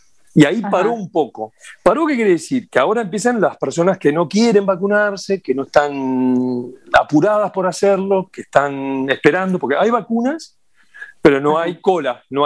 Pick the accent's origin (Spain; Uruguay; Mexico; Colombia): Uruguay; Soy local, claro. Soy uruguayo, claro.